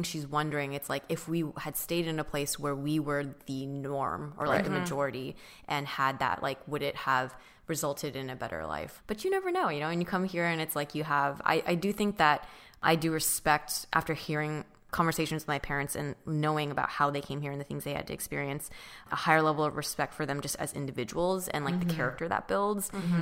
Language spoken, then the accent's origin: English; California, United States; And we grew up in, or I grew up in Orange County, so I know, like, it's...